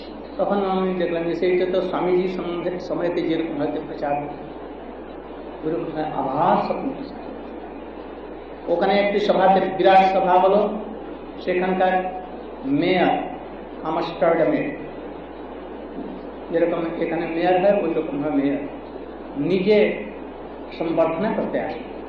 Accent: India; ভারত থেকে আসি, আমি একটি সমৃদ্ধ অত্যন্ত সমৃদ্ধ ভারত থেকে এসেছি

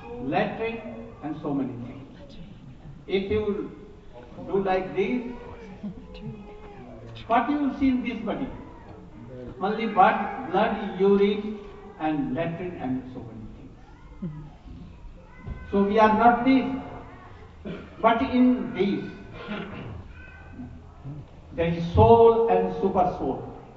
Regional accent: South India, India; I am from South India, Brahmin.

